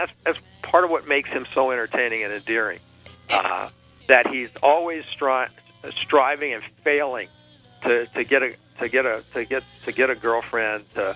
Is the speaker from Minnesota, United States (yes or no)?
no; Baton Rouge, Louisiana, United States; also born or lived in Independence, Louisiana; I was born in a small town called Independence, Louisiana, and I grew up in Baton Rouge, Louisiana.